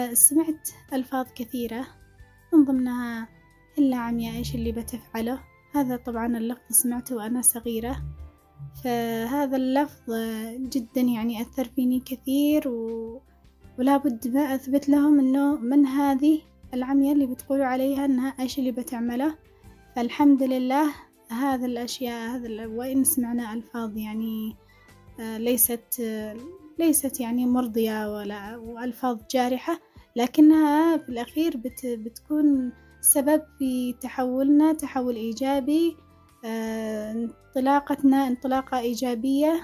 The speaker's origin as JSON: {"language": "Arabic", "region": "Dhamar", "country": "Yemen", "tie": "born there", "lives_now": "Sanaa, Yemen", "said": "من مواليد محافظة ذمار، حاليا أسكن في محافظة صنعاء، كفيفة منذ الولادة"}